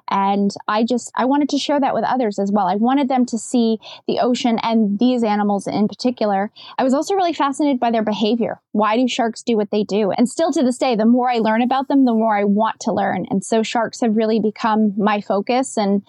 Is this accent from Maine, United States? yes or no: yes; Maine, United States; And I grew up in Maine, and we used to spend a lot of time going to the beach.